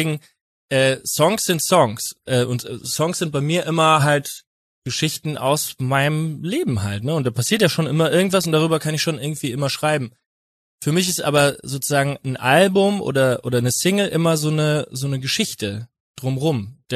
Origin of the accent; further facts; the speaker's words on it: Winnweiler, Rhineland-Palatinate, Germany; aus Winnweiler aus der Pfalz, der irgendwie nicht fassen kann, dass das alles geht